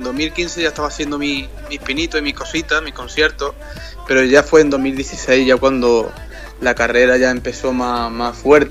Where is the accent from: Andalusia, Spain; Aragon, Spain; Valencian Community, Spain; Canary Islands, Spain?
Andalusia, Spain; Jaén; lo de mi tierra, Andalucía, de Jaén